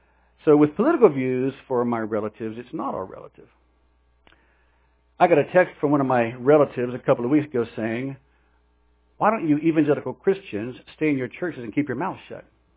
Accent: Texas, United States; I'm from Texas, and I think it's really cold out.

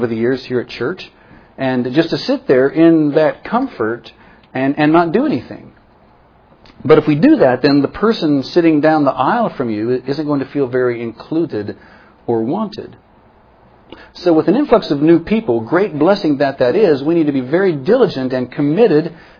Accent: West Virginia, United States; Back in my hometown in West Virginia, I was close friends with a group of believers back in the mid-70s

